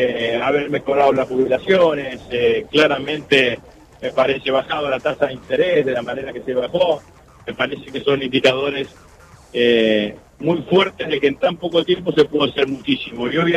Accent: Rosario, Santa Fe, Argentina; Como rosarino

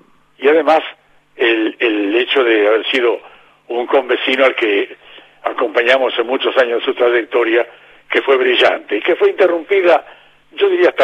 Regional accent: Mar del Plata, Buenos Aires Province, Argentina; ¿de dónde sos? De Mar del Plata

